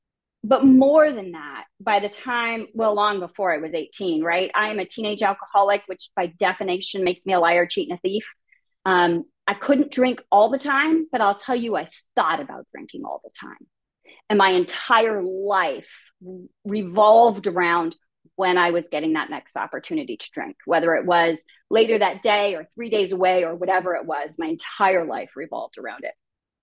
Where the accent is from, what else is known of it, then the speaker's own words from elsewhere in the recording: Los Angeles, California, United States; I grew up in Los Angeles in a fantastically alcoholic home, a fantastically violent home.